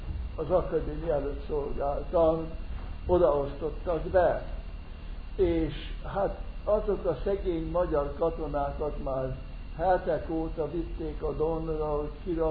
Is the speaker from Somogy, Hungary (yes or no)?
yes; Kaposvár, Somogy, Hungary; És Kaposváron, Somogy vármegyében születtem, ott jártam iskolába.